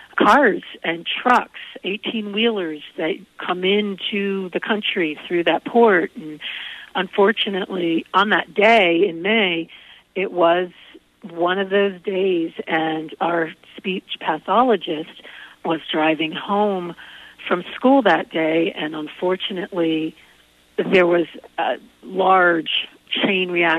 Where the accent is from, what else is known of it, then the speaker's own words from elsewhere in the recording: Philadelphia, Pennsylvania, United States; now in Great Falls, United States; I grew up in Philadelphia, so that was, you know, having all the nightlife and the city and the traffic. Moving to Great Falls was a big change.